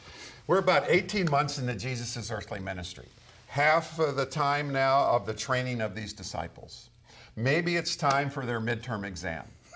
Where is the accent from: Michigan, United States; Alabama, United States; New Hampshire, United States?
Michigan, United States; I grew up in Michigan Lakes, okay?